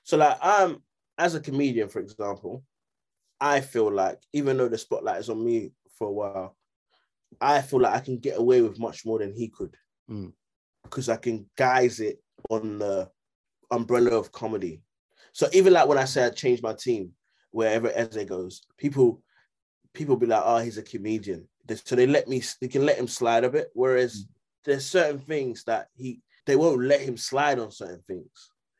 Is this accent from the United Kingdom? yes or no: yes; Greenwich, London, United Kingdom; QPR, well, I'm from Greenwich, isn't it? So QPR was like fucking far to get to.